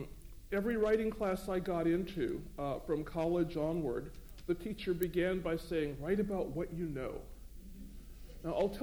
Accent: Pasadena, California, United States; I was raised in Pasadena, and the Pasadena Public Library was my first library home

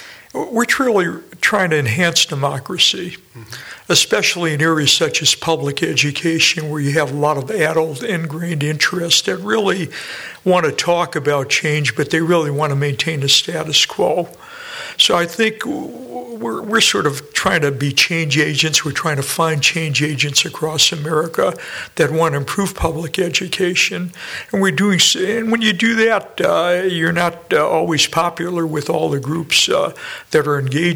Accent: Michigan, United States; You know, I was raised in Michigan, and I remember how during World War II, when I was young, that Michigan was actually, quote, the arsenal of democracy

